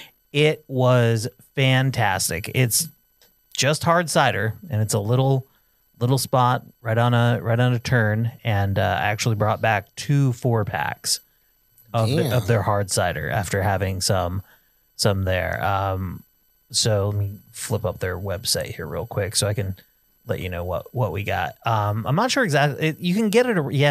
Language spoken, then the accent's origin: English; Vermont, United States; It's from Vermont. I'm from Vermont.